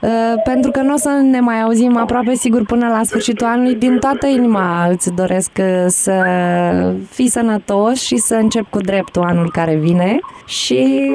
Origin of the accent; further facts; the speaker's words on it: Romania; noi ca români așa trebuie să schimbăm ceva la mentalitate